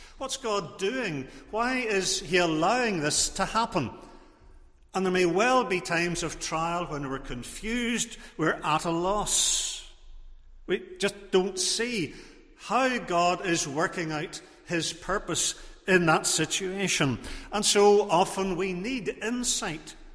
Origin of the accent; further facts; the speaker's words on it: Portrush, Northern Ireland, United Kingdom; I grew up in Portrush, and there were plenty of stormy days there